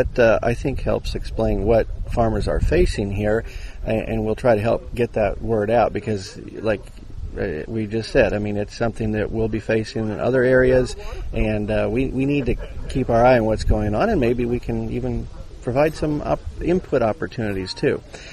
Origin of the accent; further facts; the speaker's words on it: Missouri, United States; there's a lot of us not from this area, like I'm from the Midwest, Missouri in particular